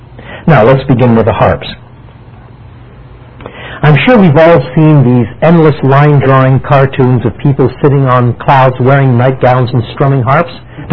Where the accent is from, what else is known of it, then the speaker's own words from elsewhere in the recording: Quebec, Canada; I was brought up in French Canada. I went into Northwest Saint Joseph in Montreal